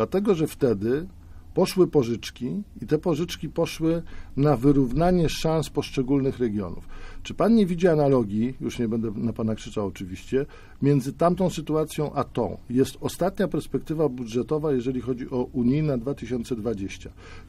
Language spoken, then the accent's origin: Polish; Łaguny, Masovian Voivodeship, Poland; Ja jestem z Mazowsza, nie znam się na Wielkopolsce